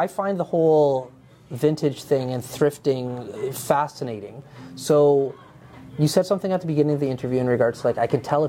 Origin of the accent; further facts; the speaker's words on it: Fort McMurray, Alberta, Canada; And we're from Fort Mac. This is the Mac City Morning Show.